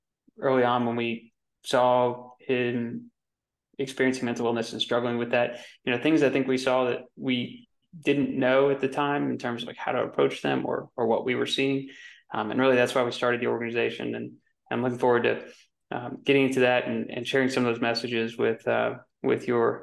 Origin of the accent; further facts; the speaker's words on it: Georgia, United States; My background is I'm from Georgia, went to University of Georgia and have hardly ever left other than a ski bum season here or there.